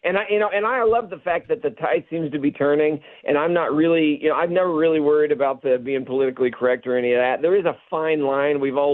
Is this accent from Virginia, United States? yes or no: no; Dallas, Texas, United States; now in Los Angeles, United States; Well, I grew up in Texas and in Dallas